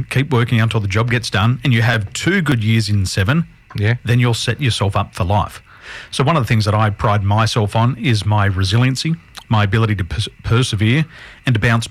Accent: Sydney, New South Wales, Australia; grew up in the western suburbs of Sydney. My father was born in Windsor. He still lives there. I was born in Windsor Hospital. I don't live there anymore.

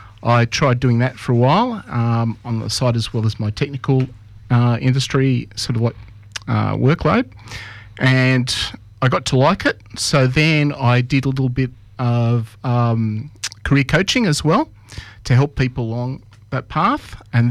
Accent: Sydney, New South Wales, Australia; I grew up in Sydney, in East Ryde, and I went to school in Ryde, and basically been around the Sydney location most of my life.

